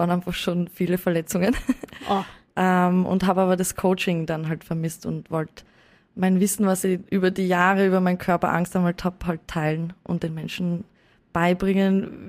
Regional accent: Graz, Styria, Austria; bin 32 aus Graz und bin Personal Trainerin und generell sehr sportlich unterwegs.

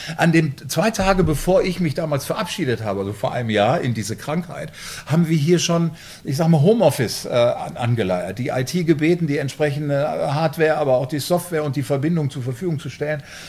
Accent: Bielefeld, North Rhine-Westphalia, Germany; ich komme aus Bielefeld

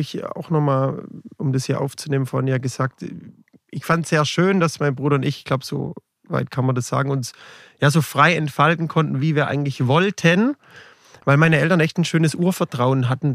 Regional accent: Schwaigern, Baden-Württemberg, Germany; also born or lived in Heilbronn; now in Nordheim, Germany; Wohnhaft danach in Schweigern, dort ist auch mein Elternhaus, sehr ländlich gelegen. Und aktuell wohne ich in Nordheim, mhm, ja, auch eine Gemeinde mit ein paar tausend Einwohnern, ländlich, sehr gemütlich.

